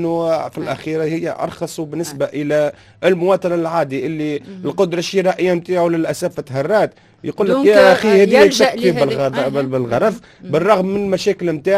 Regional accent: Tunisia; وشنو نصدروا احنا من تونس؟

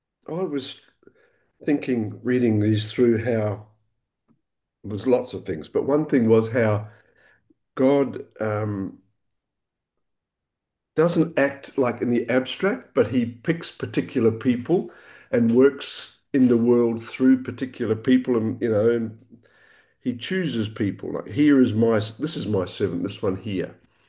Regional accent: Palmerston North, Manawatū-Whanganui, New Zealand; now in Perth, Australia; I'm speaking from Perth in Western Australia, where I've lived most of my life now. I grew up in Palmerston North.

